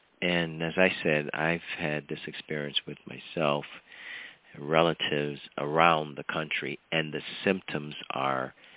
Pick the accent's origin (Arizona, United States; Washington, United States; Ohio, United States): Ohio, United States; and of course my hometown, Ohio, state Ohio